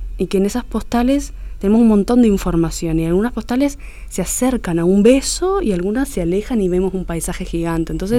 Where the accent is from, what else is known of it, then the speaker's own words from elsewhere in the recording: Misiones, Argentina; Bueno, soy del noreste argentino.